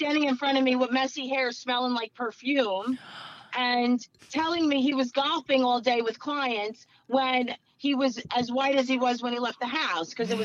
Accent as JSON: {"language": "English", "town": "Paterson", "region": "New Jersey", "country": "United States", "tie": "born or raised there", "said": "Quick synopsis of my life. I grew up in Patterson."}